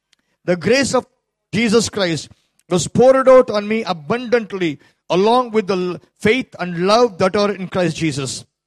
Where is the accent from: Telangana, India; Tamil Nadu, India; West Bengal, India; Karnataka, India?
Karnataka, India; Bangalore; I live in a place called Bangalore in India.